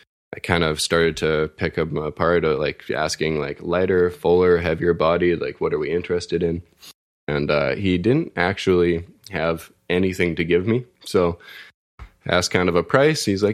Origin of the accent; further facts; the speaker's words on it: Canada; as a Canadian actor